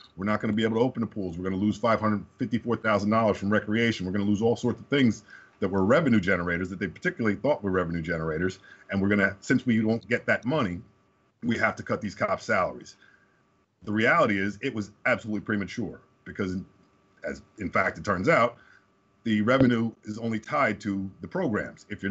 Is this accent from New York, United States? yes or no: no; Summit, New Jersey, United States; As you said, Summit is a very nice town. I grew up in Summit. I love the city.